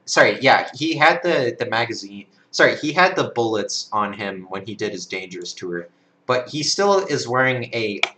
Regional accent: Canada; As a Canadian, I'm obligated to learn more about American history than Americans.

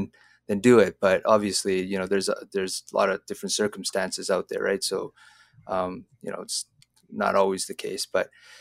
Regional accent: Alberta, Canada; Because I grew up in Alberta, right?

